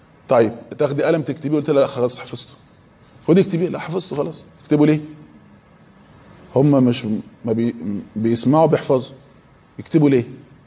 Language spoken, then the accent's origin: Arabic; Egypt